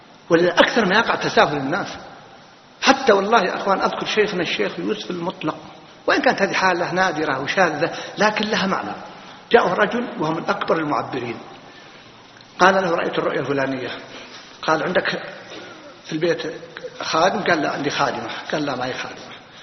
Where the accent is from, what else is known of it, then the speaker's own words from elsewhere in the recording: Riyadh, Riyadh Province, Saudi Arabia; مشهور عندنا بالرياض